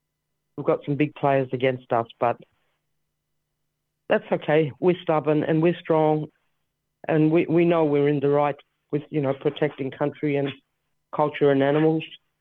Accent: South Australia, Australia; I come from Sojourner on the far west coast of South Australia. I'm a Gugutha elder

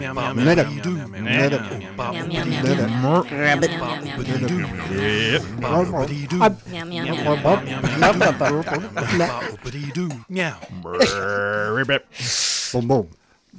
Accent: New South Wales, Australia; scallops were, battered and deep-fried potato slices because I was from New South Wales.

